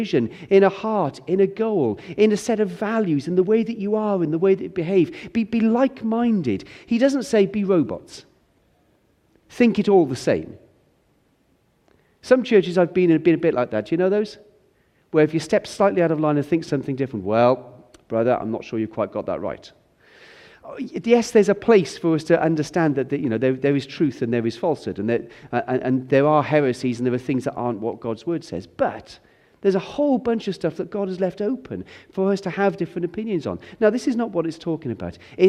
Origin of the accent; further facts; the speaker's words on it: United Kingdom; As British people, we've got this completely wrong.